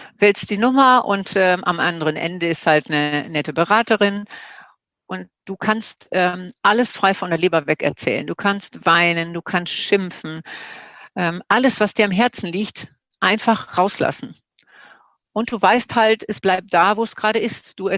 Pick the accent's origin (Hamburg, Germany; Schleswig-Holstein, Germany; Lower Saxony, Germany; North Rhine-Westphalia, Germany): North Rhine-Westphalia, Germany; Seppenrade; ich komme aus Seppenrade. Das ist im Kreis Coesfeld.